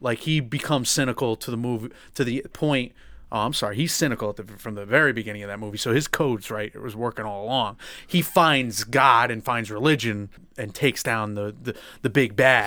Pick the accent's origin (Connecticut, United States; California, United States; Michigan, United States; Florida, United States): Connecticut, United States; But we're from Connecticut.